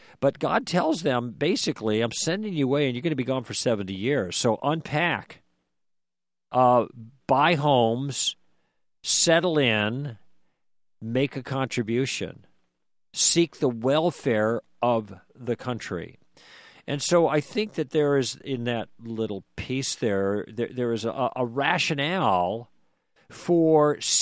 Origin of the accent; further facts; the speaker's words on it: United States; this could sound completely self-serving for me speaking as an American